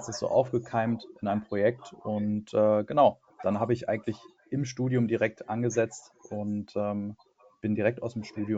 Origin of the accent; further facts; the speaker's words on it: Detmold, North Rhine-Westphalia, Germany; Ich komme aus Detmold.